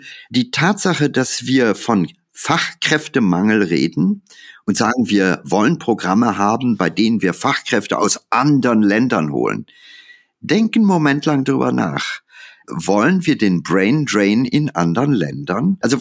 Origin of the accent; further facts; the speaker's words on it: India; ich habe meine Kindheit in Indien verlebt. Ich weiß, wie das Indien meiner Kindheit war.